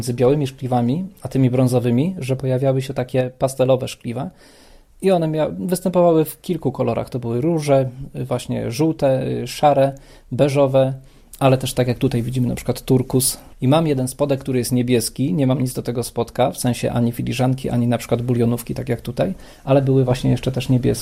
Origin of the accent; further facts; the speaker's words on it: Mirostowice, Lubusz Voivodeship, Poland; To, że jest gdzieś ta moja mała ojczyzna tam, może niedaleko, bo zaledwie 60 km od Zielonej Góry, ale jest ta mała ojczyzna, w której spędziłem mnóstwo czasu, w której spędziłem dzieciństwo